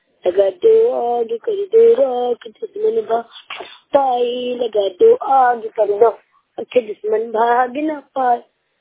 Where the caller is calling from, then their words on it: Rewa, Madhya Pradesh, India; आपका सबसे प्यारा दोस्त, जिला रीवा मध्य प्रदेश से हम पीछे बोल रहा हूँ।